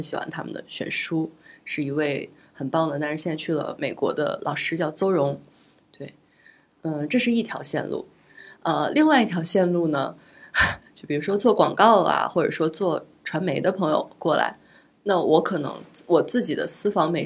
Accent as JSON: {"language": "Chinese", "region": "northern China", "country": "China", "said": "因为我是北方人我不是吃不太动那种特别辣的菜"}